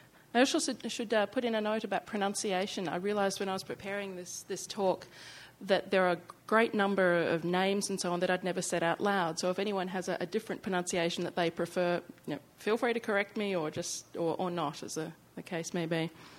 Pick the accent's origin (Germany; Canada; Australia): Australia; now in United States; I'm originally from Australia, but I now live in the US.